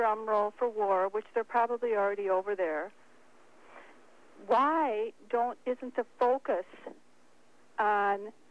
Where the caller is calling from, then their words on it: Edina, Minnesota, United States; I'm calling from the suburb of Edina.